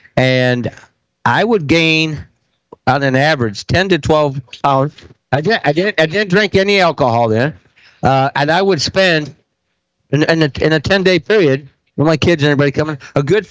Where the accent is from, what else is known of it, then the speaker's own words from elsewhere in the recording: Sioux City, Iowa, United States; Well, I'm from Sioux City, Iowa.